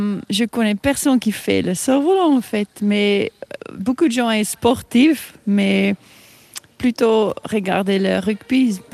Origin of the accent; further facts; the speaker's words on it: South Africa; French is a second language; now in Switzerland; South Africa.